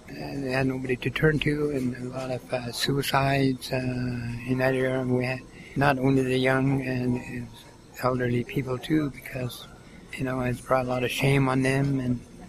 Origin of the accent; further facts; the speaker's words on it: Kutsalke, Northwest Territories, Canada; I'm from Kutsalke, Northwest Territories. Kutsalke means place of spawning fish, and my community is located on east of Yellowknife. It's called the East Arm of Great Slave Lake.